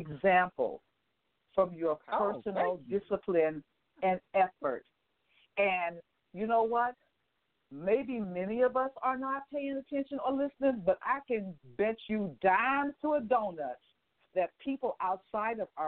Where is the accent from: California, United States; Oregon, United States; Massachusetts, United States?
Oregon, United States; Portland; because I come from Portland, Oregon. That is the home of both Nike and Adidas.